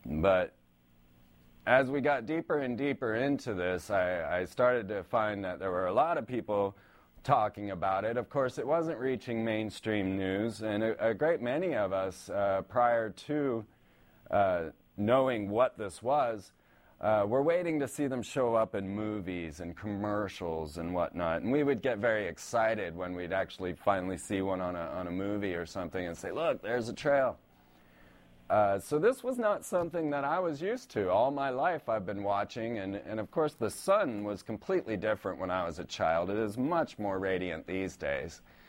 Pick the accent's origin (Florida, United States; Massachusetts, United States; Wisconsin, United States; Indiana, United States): Florida, United States; Orlando; growing up in Orlando, Florida, we get to see rocket launches quite often there at Cape Canaveral.